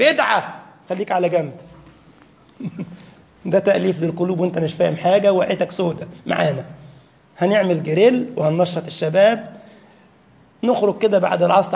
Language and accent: Arabic; Egypt; أذكر في بلدنا مصر جاءني من شاب من هؤلاء